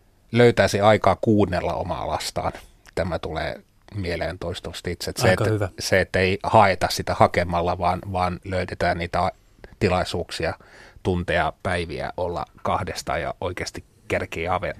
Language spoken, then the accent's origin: Finnish; Sipoo, Uusimaa, Finland; Mä oon Sipoosta kotoisin